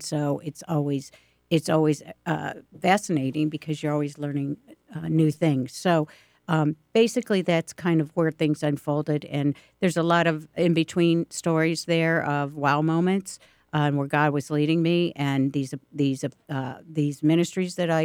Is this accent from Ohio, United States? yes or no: yes; Akron, Ohio, United States; No. I'm from Akron, Ohio.